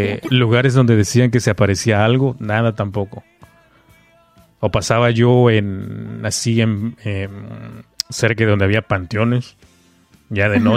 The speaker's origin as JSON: {"language": "Spanish", "town": "Catemaco", "region": "Veracruz", "country": "Mexico", "said": "aquí nos agarramos porque soy de Catemaco, te vuelvo a repetir."}